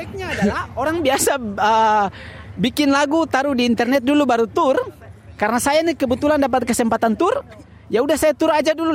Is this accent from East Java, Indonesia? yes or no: no; North Maluku, Indonesia; dari kampung saya, yaitu dari Maluku Utara. Atau orang bilang biasa Maluku Kierahyao.